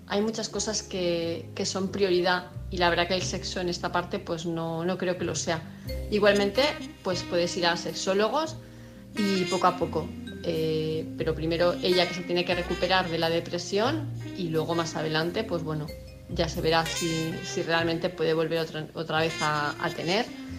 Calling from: Palma, Balearic Islands, Spain; de Palma de Mallorca

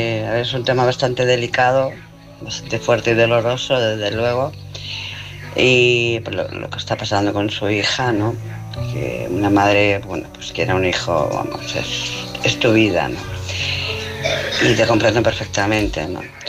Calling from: Barcelona, Catalonia, Spain; de Barcelona.

